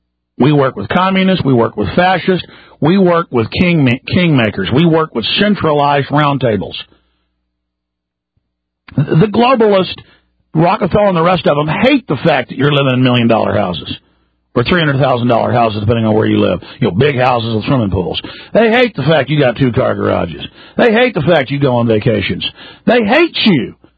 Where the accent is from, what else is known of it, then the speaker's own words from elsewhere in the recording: Dallas, Texas, United States; I mean, the way I grew up in Dallas, this evil that was going on around me